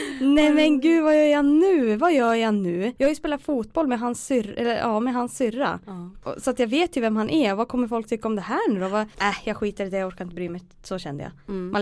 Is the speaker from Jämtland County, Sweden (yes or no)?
yes; Östersund, Jämtland County, Sweden; also born or lived in Gothenburg; Född och uppvuxen i Östersund, i Torvalla. Och har väl bott där hela mitt liv, förutom 2 år i Göteborg.